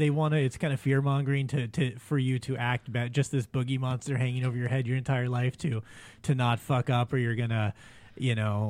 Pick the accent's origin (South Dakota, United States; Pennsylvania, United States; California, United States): California, United States; Los Angeles; I grew up in South Central, man, I grew up in the hood in L.A., and then I moved to Montana